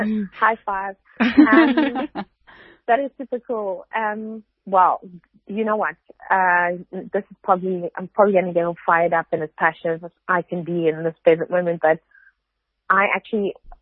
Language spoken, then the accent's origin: English; Cape Town, Western Cape, South Africa; So I grew up in basically in Cape and in Table View. And I really, really loved growing up close to the beach